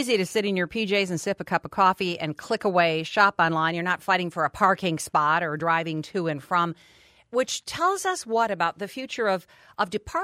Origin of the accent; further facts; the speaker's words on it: Michigan, United States; Well, I think about something that I've watched from I grew up in Oakland County. And we shopped at Northland.